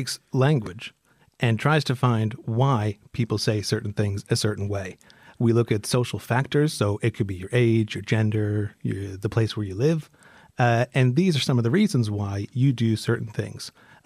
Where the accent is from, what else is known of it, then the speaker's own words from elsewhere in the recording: Boston, Massachusetts, United States; now in Ireland; My mother is from Leitrim. I'm originally from Boston.